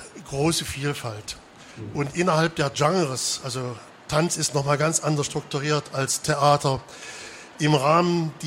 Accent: Saxony-Anhalt, Germany; ich komme aus Sachsen-Anhalt

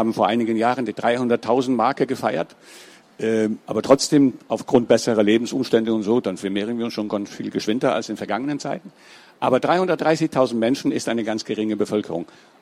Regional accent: Iceland; German is a second language; ich bin ja immer noch ziemlich fit und gar nicht so uralt. Aber habe Island erlebt als einen primitiven Bauernstadt. Jetzt hat sich das völlig gewandelt. Also mein Heimatdorf ist jetzt eine ganz lebhafte Metropole geworden.

